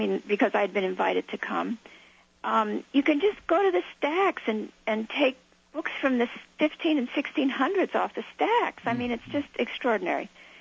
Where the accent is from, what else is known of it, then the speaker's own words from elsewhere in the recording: United States; I am an American. I am a woman.